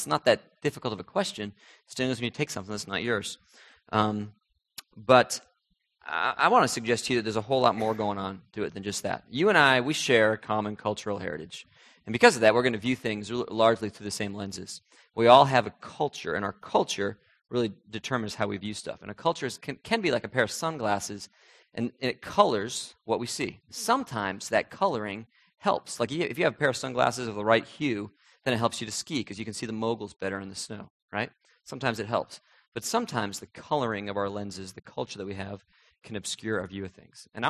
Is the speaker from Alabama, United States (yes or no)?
no; New Hampshire, United States; I'm from New England, New Hampshire.